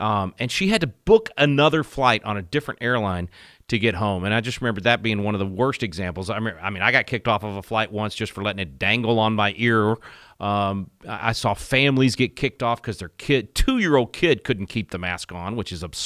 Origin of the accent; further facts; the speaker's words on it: Little Rock, Arkansas, United States; I'm actually from Little Rock originally.